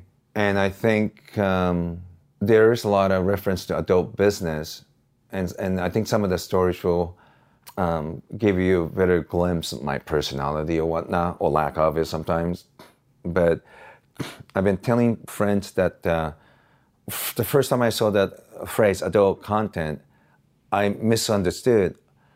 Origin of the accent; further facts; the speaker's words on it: Osaka, Japan; now in United States; Osaka, Japan, yeah.